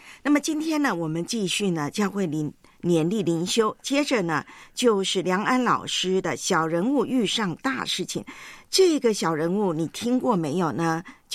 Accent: Fujian, China; accent: Minnan; 我们闽南话叫啪啪照

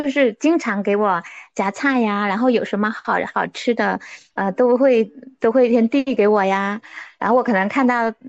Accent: China; 就我们中国人的一个特质之一，也比较含蓄

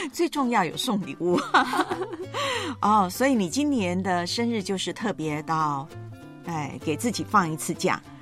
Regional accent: Taiwan; now in Hong Kong; 因为在香港这边还有我的老家台湾

